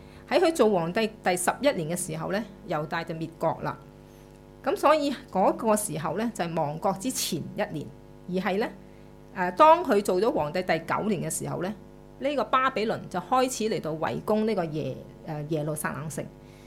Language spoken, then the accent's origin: Cantonese; Hong Kong; 聽到我們是香港來的，